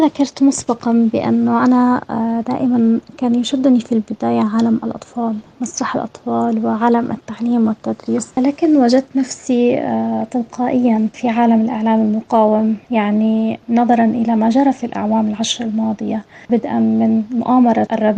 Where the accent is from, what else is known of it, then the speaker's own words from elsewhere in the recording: South Governorate, Lebanon; من الجنوب اللبناني